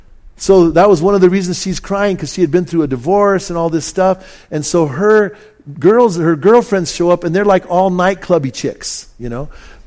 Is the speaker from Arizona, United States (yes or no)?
no; Bernalillo, New Mexico, United States; All the guys I grew up with in Bernalillo, my buddies that I grew up with since we were little guys